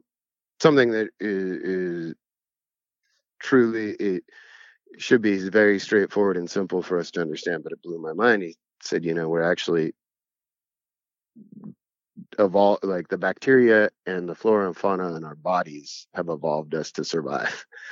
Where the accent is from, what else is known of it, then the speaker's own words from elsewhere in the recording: New Mexico, United States; also born or lived in New York / Los Angeles / Portland / Arizona; I grew up here in New Mexico, and then I took a 20-year hiatus to New York and Los Angeles, Portland, Arizona.